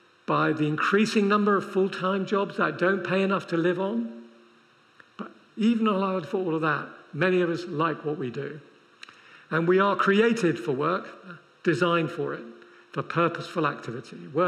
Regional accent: United Kingdom; I know we're British, but sometimes it's good to do that.

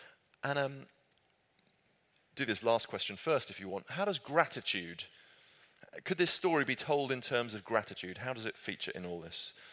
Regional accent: United Kingdom; as British people we are particularly good

